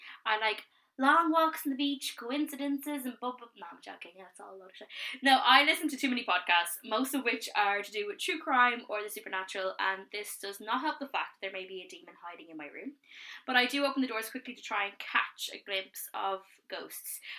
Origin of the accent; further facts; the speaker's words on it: Ireland; this podcast is called Irish Spirits because we are Irish and based in Ireland